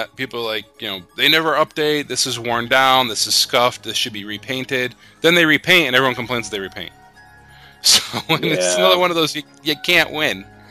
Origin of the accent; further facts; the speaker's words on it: Northeast, United States; because you're in Florida and I'm from the Northeast, that's already tropical.